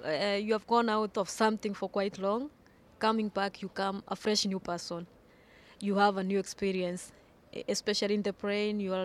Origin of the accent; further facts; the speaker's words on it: Kisii, Kisii County, Kenya; born there; I was born in Kisii, that's around western Kenya, but I train in Nairobi, Ngong Hills.